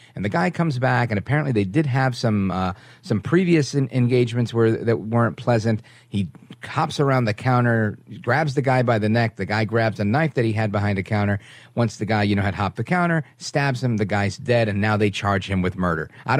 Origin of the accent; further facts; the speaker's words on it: Brooklyn, New York, United States; You know, I grew up in Brooklyn.